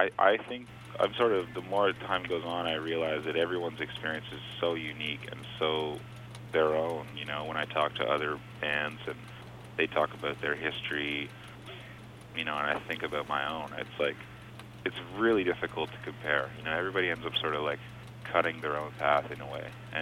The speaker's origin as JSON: {"language": "English", "country": "Canada", "said": "I'm lucky that I come from Canada and we have a lot of subsidies for the arts and things like"}